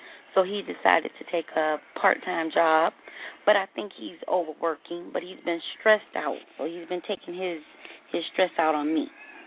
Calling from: Tampa, Florida, United States; from Tampa.

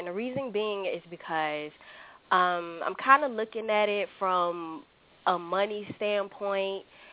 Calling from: Virginia, United States; I'm calling from Virginia.

